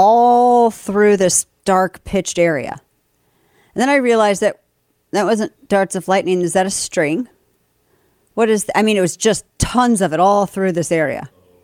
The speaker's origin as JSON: {"language": "English", "region": "Missouri", "country": "United States", "said": "I'm from Missouri, and now we're in Texas."}